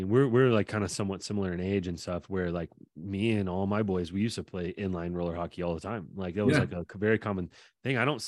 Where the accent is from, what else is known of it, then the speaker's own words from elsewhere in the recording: Nebraska, United States; I'm from Nebraska. We got 5 rings, so it's like we've had our fill.